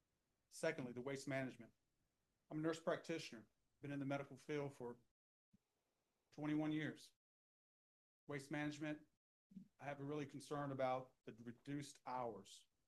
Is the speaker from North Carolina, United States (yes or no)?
yes; North Carolina, United States; Been a citizen here, born and raised in Bertie County. Went to primary school here, went away, college, came back.